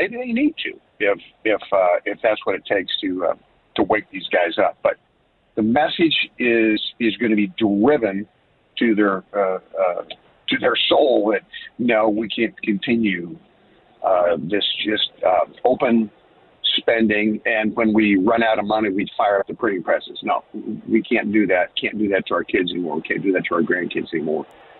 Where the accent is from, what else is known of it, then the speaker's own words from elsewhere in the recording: Idaho, United States; But I am from Idaho